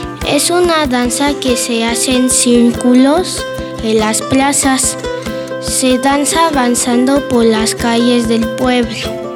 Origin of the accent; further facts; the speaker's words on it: Tlayacapan, Morelos, Mexico; tengo 8 años y soy de Tlayacapan.